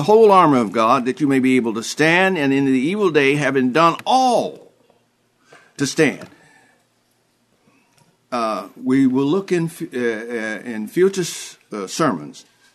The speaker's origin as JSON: {"language": "English", "region": "the South", "country": "United States", "tie": "born or raised there", "said": "I grew up in the South, and we knew how to survive, man."}